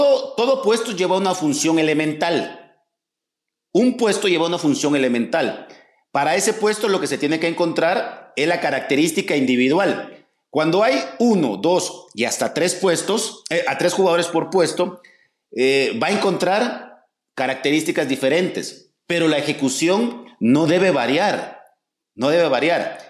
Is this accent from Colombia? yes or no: no; Guatemala; así somos los chapines